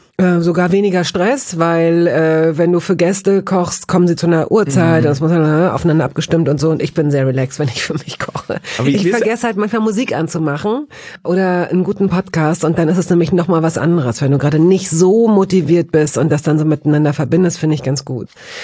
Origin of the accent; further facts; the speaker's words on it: Hanover, Lower Saxony, Germany; ich komme aus Hannover